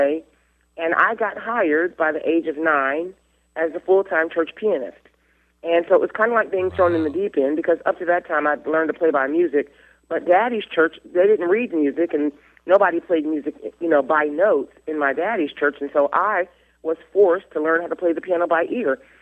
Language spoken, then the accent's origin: English; Jackson, Michigan, United States; born there; Well, I was born originally in Jackson, Michigan.